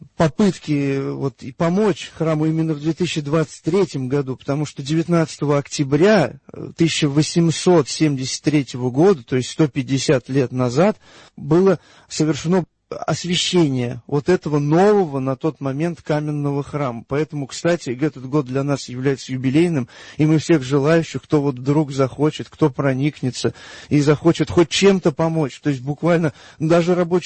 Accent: Sarov, Nizhny Novgorod Oblast, Russia; moved away as an adult; now in Moscow, Russia; И я там родился, вырос, и, соответственно, в Москву я попал сам только, ну, когда поступил в Московский университет.

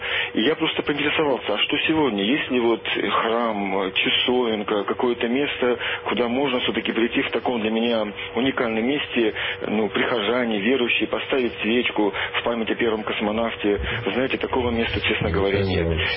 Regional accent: Moscow Oblast, Russia; Я из Московской области.

